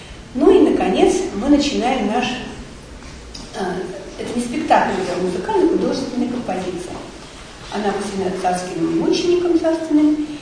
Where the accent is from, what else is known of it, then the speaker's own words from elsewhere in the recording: Moscow, Russia; мы, собственно говоря, москвичи, коренные москвичи. Прожив почти 30 лет в Москве